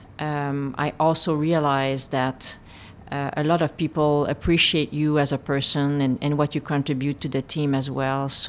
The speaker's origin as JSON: {"language": "English", "town": "Val-des-Sources", "region": "Quebec", "country": "Canada", "tie": "born or raised there", "said": "Oh, I grew up in a small mining town called Val des Sources."}